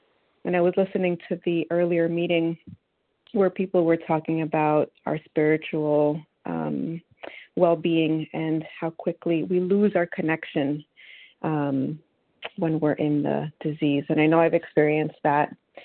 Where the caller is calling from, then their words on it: New York City, New York, United States; I'm calling from New York City.